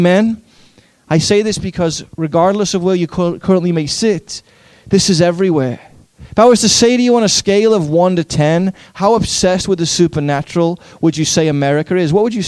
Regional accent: Liverpool, North West England, United Kingdom; growing up in Liverpool, England

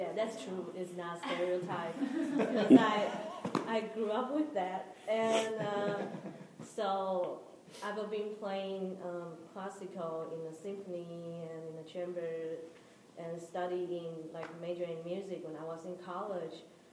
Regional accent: Taiwan; now in Oklahoma City, United States; I'm originally from Taiwan, which is a really small island, like across the world from, like, on the side, the other side of the world.

